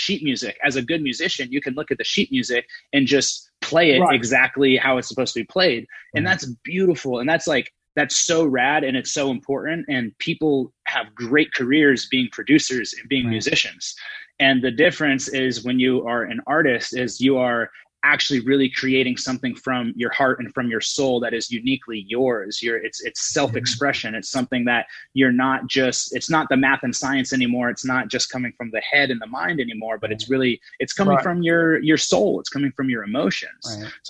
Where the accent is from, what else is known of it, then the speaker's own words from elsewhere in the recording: Santa Rosa, California, United States; I'm from Santa Rosa, just north of San Francisco, up in Sonoma County.